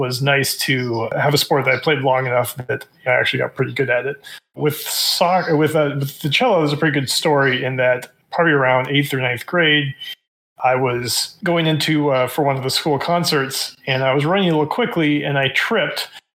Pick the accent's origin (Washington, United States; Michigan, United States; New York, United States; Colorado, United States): Washington, United States; Centralia; I grew up in Washington State, a little town called Centralia, Washington, which is kind of a little rural town, but it's not too far from Seattle.